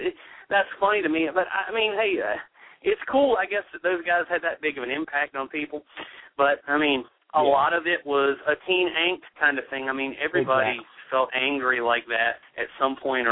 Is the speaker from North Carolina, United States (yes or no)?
yes; North Carolina, United States; I'm from North Carolina where it's hot.